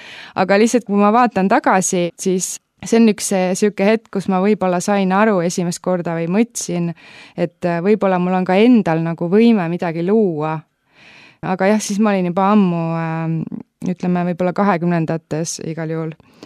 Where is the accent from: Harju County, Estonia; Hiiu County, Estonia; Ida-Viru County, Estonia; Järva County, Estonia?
Hiiu County, Estonia; mina kasvasin üles maal Hiiumaal ja siis, kui minul oli vaheaeg, mina tulin linna, ehk siis Tallinnasse ja minu vanaema elab seal.